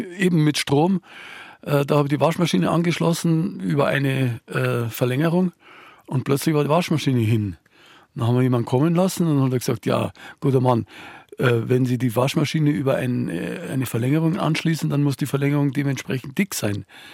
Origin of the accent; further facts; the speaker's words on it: Silesian Voivodeship, Poland; Und zwar komme ich aus Oberschlesien und Oberschlesien ist nach dem Krieg von den Polen übernommen worden, war dann unter polnischer Verwaltung